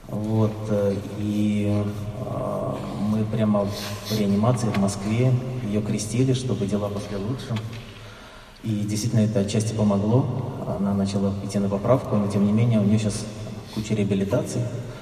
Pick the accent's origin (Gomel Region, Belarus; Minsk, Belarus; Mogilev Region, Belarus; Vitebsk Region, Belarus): Minsk, Belarus; еще раз повторюсь, я из Минска